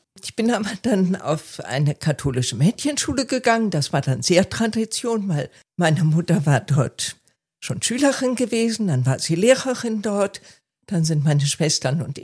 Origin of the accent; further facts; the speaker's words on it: Münster, North Rhine-Westphalia, Germany; born there; Ja, ich bin in Münster in Westfalen geboren worden, Jahrgang 1956.